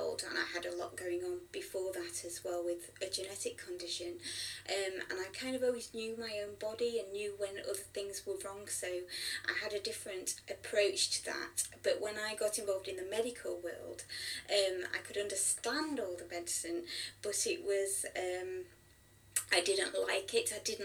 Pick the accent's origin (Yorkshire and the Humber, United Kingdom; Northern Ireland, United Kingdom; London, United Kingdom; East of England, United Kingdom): Yorkshire and the Humber, United Kingdom; Sheffield; born there; also born or lived in Nottingham; I was actually born in Sheffield.